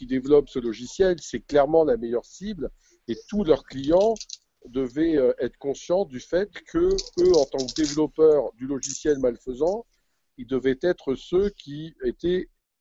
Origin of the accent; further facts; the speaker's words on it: France; Regardez chez nous en France, vous ne savez pas, ou peut-être vous savez